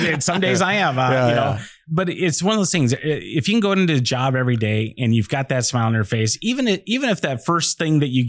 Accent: Montana, United States; I grew up in Montana hiking in the mountains where I'd start out at sunny and 80 and it'd be snowing on me at the end of the day.

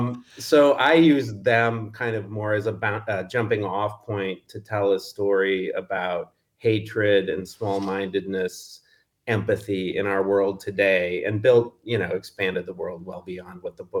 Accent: Neenah, Wisconsin, United States; Yeah, I grew up in Neenah and went to Neenah High, graduated back in the 90s, went to the University of Wisconsin

